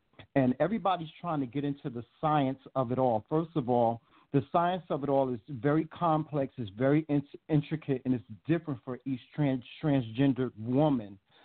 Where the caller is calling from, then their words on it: Rome, New York, United States; I'm calling you from Rome, New York.